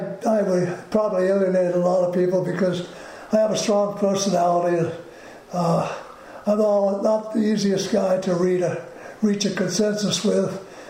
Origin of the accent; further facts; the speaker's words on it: Maine, United States; No, I grew up in Maine.